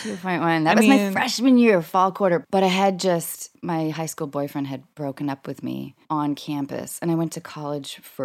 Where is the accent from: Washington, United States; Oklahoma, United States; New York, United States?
Washington, United States; Seattle; moved away; like I grew up in Seattle and people didn't really hug up there.